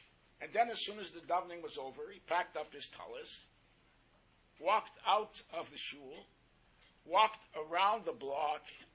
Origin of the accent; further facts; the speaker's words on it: Toronto, Ontario, Canada; I went to Toronto, which was originally my hometown, and I was around there for 18 years.